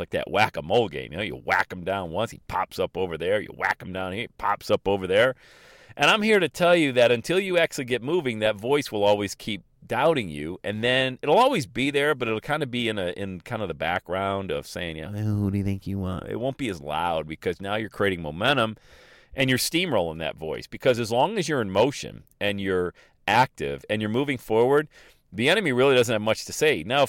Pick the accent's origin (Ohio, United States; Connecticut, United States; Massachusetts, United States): Ohio, United States; He's from Florida. I'm from Ohio.